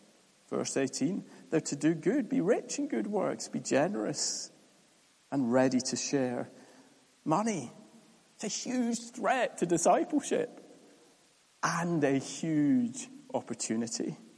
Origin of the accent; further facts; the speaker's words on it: United Kingdom; And even though I am British and I am awkward